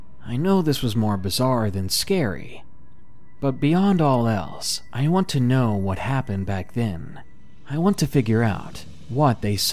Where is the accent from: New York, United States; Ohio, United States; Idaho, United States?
Idaho, United States; now in Massachusetts, United States; I moved to Massachusetts from Idaho about 5 years ago